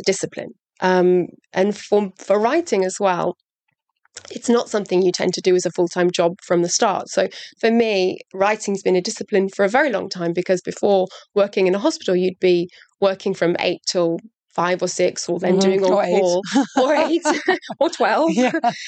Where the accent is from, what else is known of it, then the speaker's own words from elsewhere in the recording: Warwick, West Midlands, United Kingdom; Warwick is my hometown, so in the West Midlands, which is a very different kind of place.